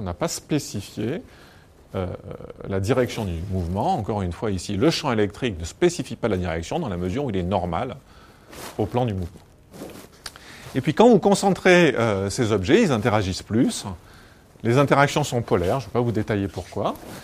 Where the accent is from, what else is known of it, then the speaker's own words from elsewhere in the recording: France; parce qu'on est français, donc on choisit le nom du mec français.